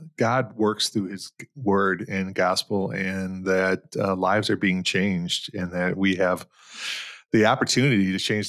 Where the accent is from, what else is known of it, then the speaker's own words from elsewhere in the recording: Detroit, Michigan, United States; I grew up in Southwest Detroit, city boy, born and raised in Southwest Detroit.